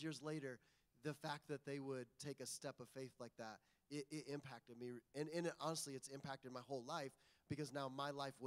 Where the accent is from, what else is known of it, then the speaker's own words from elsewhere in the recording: Indiana, United States; And so I grew up in Indiana. Literally, my house was surrounded on all four sides by corn. You know, like, I grew up out in the country, and on every side, we had corn and soybeans.